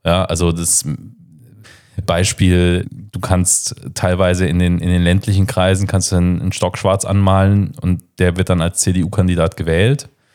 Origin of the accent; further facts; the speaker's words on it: Kaiserslautern, Rhineland-Palatinate, Germany; also ich bin ja in Kaiserslautern geboren und da in der Nähe auch aufgewachsen, bis ich dann zum Studium nach Trier gezogen bin.